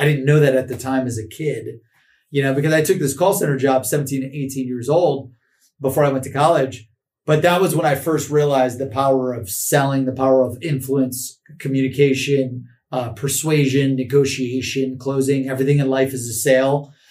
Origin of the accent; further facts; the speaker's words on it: Cleveland, Ohio, United States; I'm from Cleveland, Ohio. The biggest newspaper in the city is called The Plain Dealer.